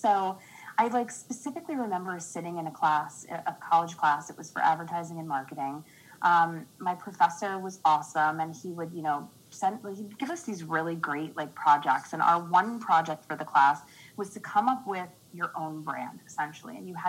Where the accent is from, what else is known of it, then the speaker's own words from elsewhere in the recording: New Jersey, United States; Born and raised in Jersey, 31 years old.